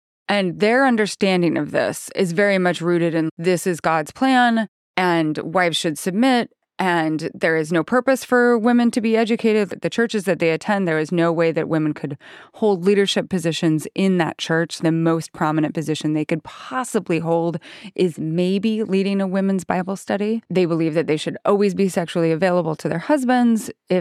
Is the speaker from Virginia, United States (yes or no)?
no; Idaho, United States; And also I grew up in Idaho, which is a place where a lot of my friends were Mormon, really high percentage of Mormons.